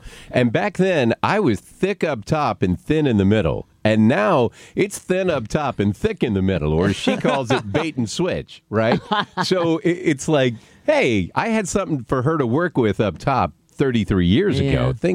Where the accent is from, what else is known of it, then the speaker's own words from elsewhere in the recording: Berryville, Arkansas, United States; a lot of people that I grew up with in Berryville, Arkansas, a huge metropolis at the time of 3,600 people, is the town I grew up in.